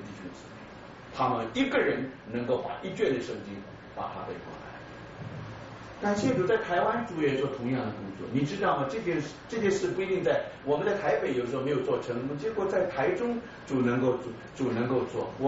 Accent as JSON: {"language": "Chinese", "country": "Brazil", "said": "我是从巴西来的，"}